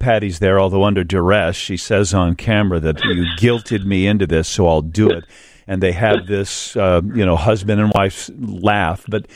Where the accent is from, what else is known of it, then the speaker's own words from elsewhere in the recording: Chicago, Illinois, United States; But what do I learn as a Chicagoan that maybe I didn't know?